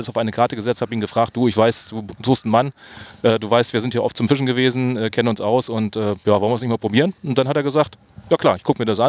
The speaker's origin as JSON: {"language": "German", "region": "Brandenburg", "country": "Germany", "said": "Ich bin Brandenburger, genau."}